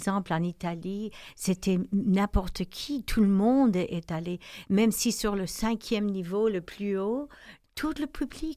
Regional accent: Montreal, Quebec, Canada; born there; Moi, je suis née à Montréal.

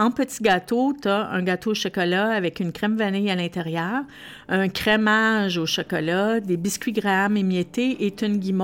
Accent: LaSalle, Quebec, Canada; Je suis née à l'hôpital de Lachine, mais je suis de Ville-la-Salle.

